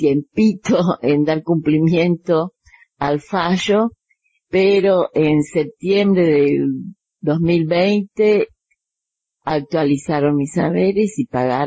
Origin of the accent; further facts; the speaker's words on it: Formosa, Argentina; moved away as an adult; now in Buenos Aires, Argentina; Me gusta decir que soy formoseña y que vine a la ciudad de Buenos Aires a estudiar en la Facultad de Derecho.